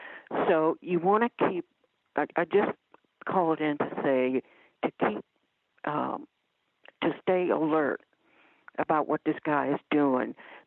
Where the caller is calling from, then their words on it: Ohio, United States; I haven't called in quite a while. I'm calling from Ohio.